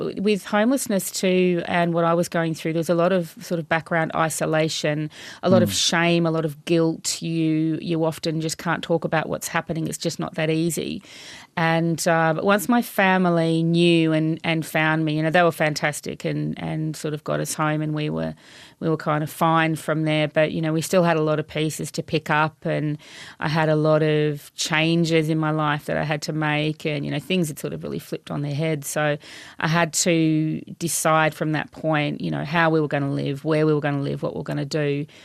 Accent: Kalgoorlie, Western Australia, Australia; also born or lived in Canberra; but I was raised on Noongar country, and we lived in Kalgoorlie until I was about three, and then we actually moved to Canberra. And I did all of my primary school years there. And then when I was about 12, we moved back over to Western Australia, reconnected with family.

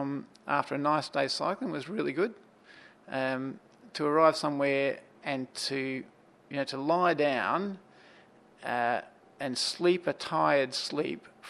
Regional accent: Victoria, Australia; And we'd say, well, just near Melbourne.

